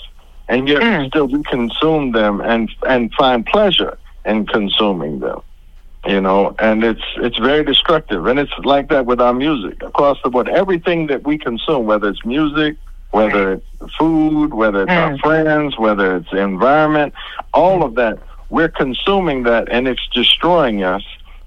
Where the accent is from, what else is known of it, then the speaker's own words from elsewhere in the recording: Washington, District of Columbia, United States; I grew up in Southeast Washington, D.C. when they crack cocaine and they dropped them AK-47s.